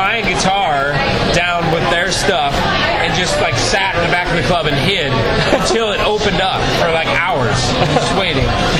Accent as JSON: {"language": "English", "region": "Midwest", "country": "United States", "tie": "born or raised there", "said": "I grew up in the Midwest and was ready for something different."}